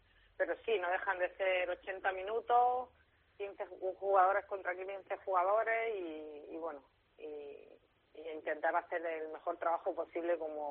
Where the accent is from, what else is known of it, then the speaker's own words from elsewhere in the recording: Granada, Andalusia, Spain; now in Málaga, Spain; No, yo vivo en Málaga. Soy granadina, pero vivo en Málaga.